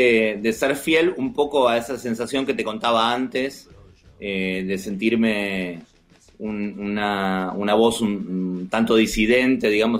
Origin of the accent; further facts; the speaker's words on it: Buenos Aires, Argentina; Viví en un montón. Viví en San Telmo, en Parque Chacabuco, soy de Villa Crespo, viví en Palermo, viví en Montserrat.